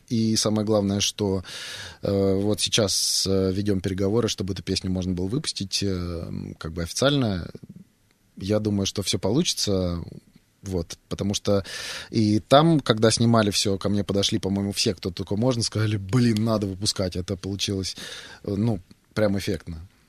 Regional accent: Volgograd, Volgograd Oblast, Russia; Я, получается, 34-й, если я из Волгограда, если это по названию региона.

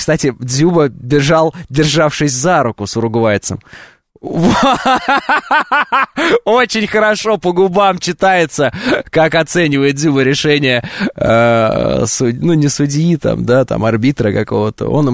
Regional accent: Russia; мне говорили, вы откуда? Я говорил, из России.

